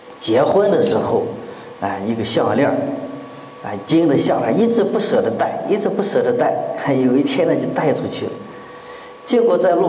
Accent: China; 我们中国人向来喜欢简单啊

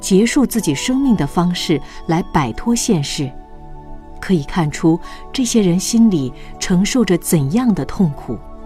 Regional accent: Tibet, China; 我从小生活在藏地，在我的家乡，藏民们生活非常贫困。

